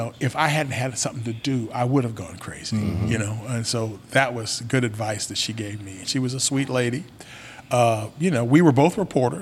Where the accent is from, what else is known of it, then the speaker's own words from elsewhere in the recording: Kansas, United States; he's from Kansas, you know, because I'm from Kansas.